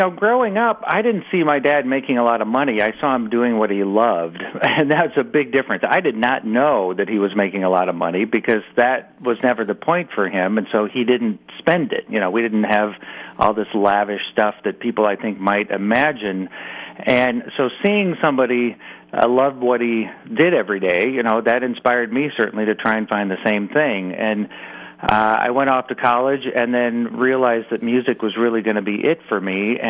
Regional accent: Omaha, Nebraska, United States; lots of images of growing up in Omaha and pictures of the family

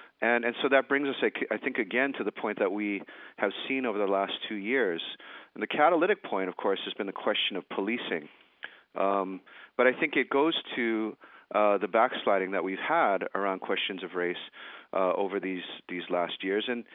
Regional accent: Honolulu, Hawaii, United States; as a young kid growing up in Honolulu, Hawaii, in a multicultural society

